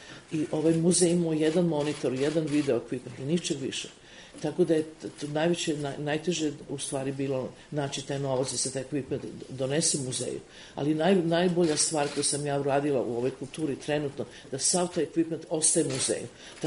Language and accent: Serbian; Serbia; moved away; Ja kažem, ja sam otišla iz Jugoslavije, a došla sam u Srbiju.